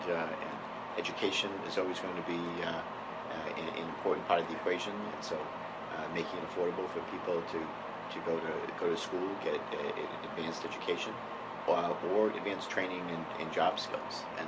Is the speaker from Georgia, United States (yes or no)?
no; Warwick, Rhode Island, United States; The main other things that Rhode Island has to offer, my hometown of Warwick, it's a great city.